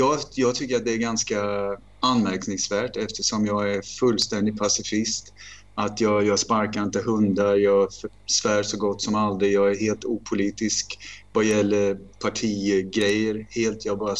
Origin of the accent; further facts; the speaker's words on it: Denmark; Swedish is a second language; now in Spain; Nej, men jag är dansk, killar. Det är bara det att jag kan ditt språk. Bortsett från det så är jag dansk.